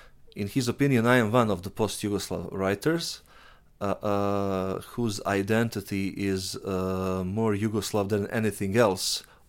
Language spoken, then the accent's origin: English; Montenegro; also born or lived in Sarajevo, Bosnia and Herzegovina; I'm a writer from Montenegro, although you would probably don't think of me about that, or think of my origin as Montenegrin, which basically is not. I'm born in Sarajevo